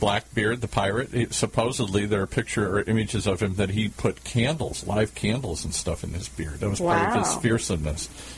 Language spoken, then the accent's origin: English; California, United States; I am from California.